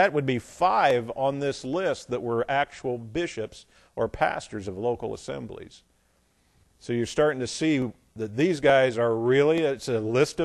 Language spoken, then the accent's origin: English; Indiana, United States; And I know as growing up in Indiana, the Indiana had a motto.